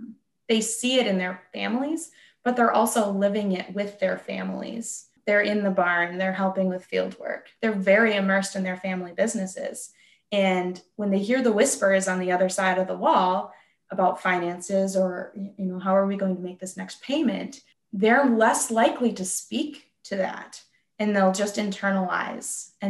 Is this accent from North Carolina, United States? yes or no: no; Minnesota, United States; I grew up here in Goodhue County. I grew up on a dairy farm and went to the University of Minnesota for my undergrad